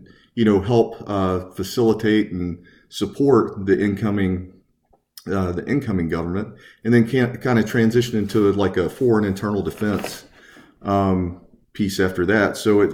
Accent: Georgia, United States; I'm from South Georgia. I had no concept of what the Twin Towers were

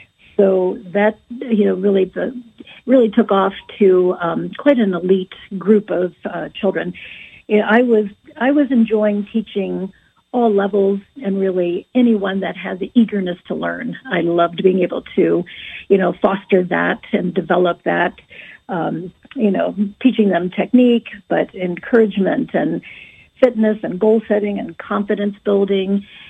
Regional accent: New York/New Jersey area, United States; also born or lived in Chicago; And then when I went to Chicago, my family had been transferred because I was really from the New York, New Jersey area.

